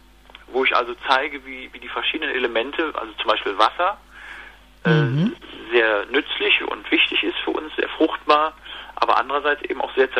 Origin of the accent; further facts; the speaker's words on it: Cologne, North Rhine-Westphalia, Germany; ich sag mal hier als Kölner